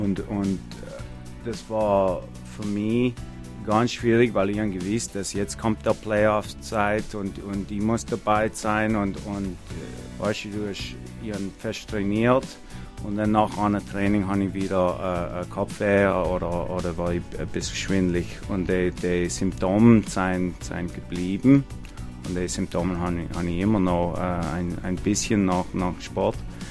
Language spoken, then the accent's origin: German; Ottawa, Ontario, Canada; German is a second language; also born or lived in Halifax; Ja, für mich ganz tief ist in Ottawa, weil ich bin aufgewachsen in Ottawa. Aber ich habe studiert auf die Ostküste in Halifax in Nova Scotia.